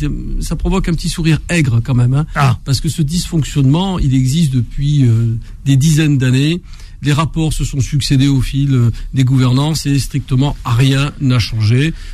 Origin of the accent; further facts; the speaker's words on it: France; en tant que français, on va dire traditionnel